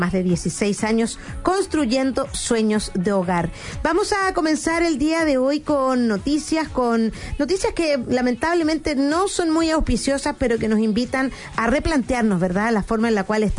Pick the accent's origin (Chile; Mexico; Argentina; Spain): Chile; si toda la humanidad viviera como nosotros, como los chilenos